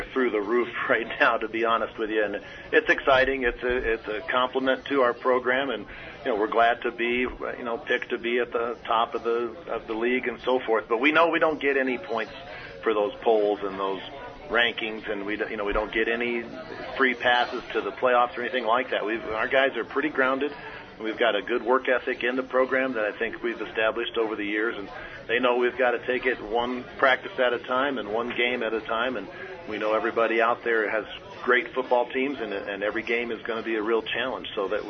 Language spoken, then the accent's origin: English; Iowa, United States; But I grew up in Iowa, and I was an assistant coach at my alma mater at Cornell College when I got the chance to go to Juniata out in Pennsylvania and be the head coach.